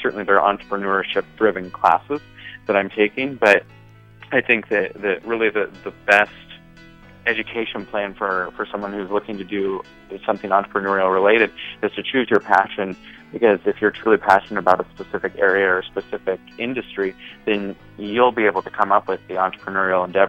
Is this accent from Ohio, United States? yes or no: no; Nebraska, United States; Yeah, so I am from Nebraska originally